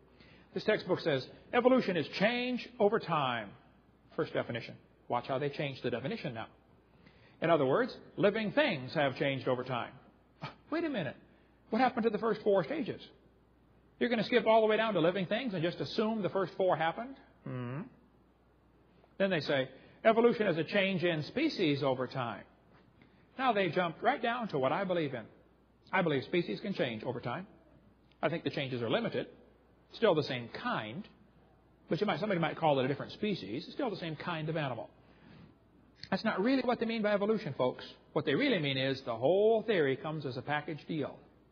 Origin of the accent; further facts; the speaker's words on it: Illinois, United States; Now, I grew up in Illinois, corn country.